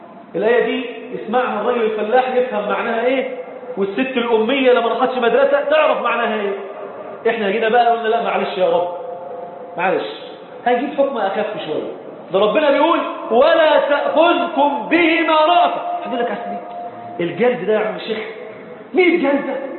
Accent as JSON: {"language": "Arabic", "country": "Egypt", "said": "عندنا في مصر في قانوننا المصري الزاني والزانية عقوبة ايه؟"}